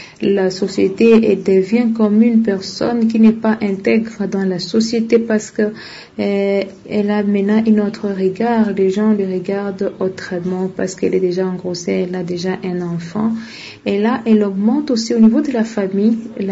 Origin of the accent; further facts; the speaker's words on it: Bukavu, South Kivu, DR Congo; ici chez nous à Bukavu.